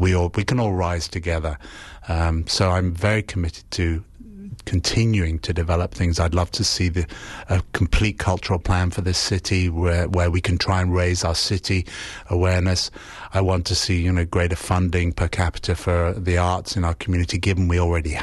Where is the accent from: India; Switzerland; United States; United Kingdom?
United Kingdom; England; And that's part of growing up in England.